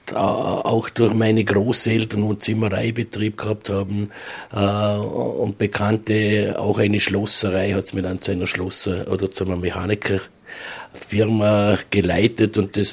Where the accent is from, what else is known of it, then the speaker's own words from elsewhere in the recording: Bludenz, Vorarlberg, Austria; ich bin ein waschechter Bludenzer. Mittlerweile auch eine große Familie. Meine Eltern sind auch gebürtige Bludenzer. Mein Vater war Polizeikommandant in Bludenz.